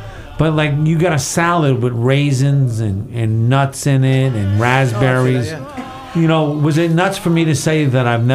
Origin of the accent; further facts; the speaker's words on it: New York, United States; accent: New York; I pronounce, that's my New York accent.